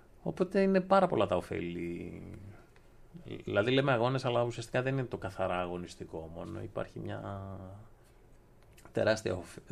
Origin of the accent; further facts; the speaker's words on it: Serifos, South Aegean, Greece; είμαι από Σέριφο.